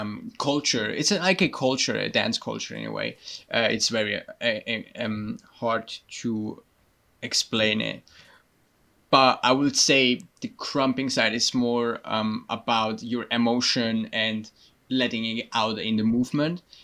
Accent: Switzerland; English is a second language; I'm originally from Switzerland. I was born 2 months too early. I had mechanical problems, so my brain and my body didn't function together. I was raised in a child home.

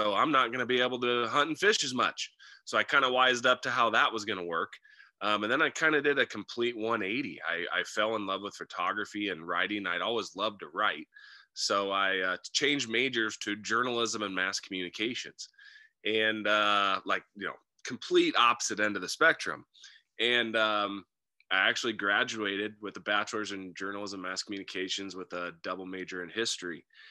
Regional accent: Columbus, Nebraska, United States; I grew up in Columbus, which is a small town about an hour and a half northwest of Lincoln.

